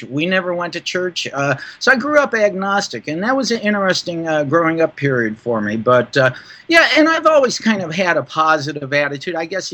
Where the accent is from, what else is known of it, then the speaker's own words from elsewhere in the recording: Cleveland, Ohio, United States; I grew up in Midwestern United States in Cleveland, Ohio, in what we call a blue-collar area environment.